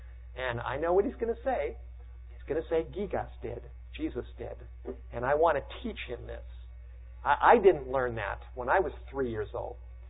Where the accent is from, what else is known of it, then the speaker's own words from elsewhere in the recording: Studio City, California, United States; I grew up in Studio City in the Los Angeles area